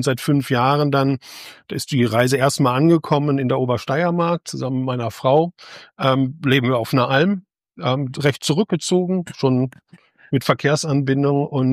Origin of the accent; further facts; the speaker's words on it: North Rhine-Westphalia, Germany; also born or lived in South Africa; ich komme aus dem Ruhrgebiet ursprünglich